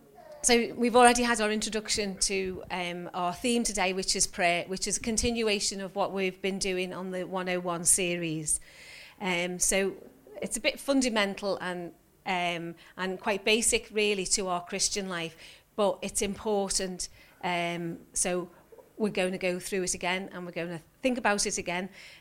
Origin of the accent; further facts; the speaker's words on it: United Kingdom; So we've got a dictionary definition, the Oxford Dictionary, because we're British.